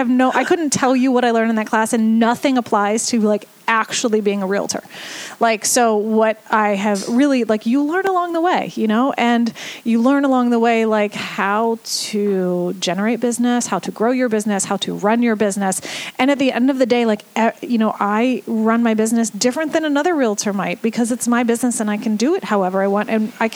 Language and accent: English; Maryland, United States; I grew up in Maryland. I grew up in Howard County, and I started working here shortly after college.